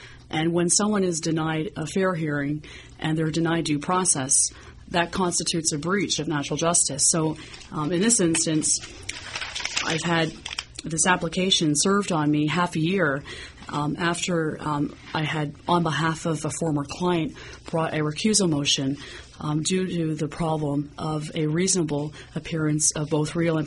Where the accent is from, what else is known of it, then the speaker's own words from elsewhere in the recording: Hamilton, Ontario, Canada; Well, I'm here in the Hammer, born and raised in the Hammer.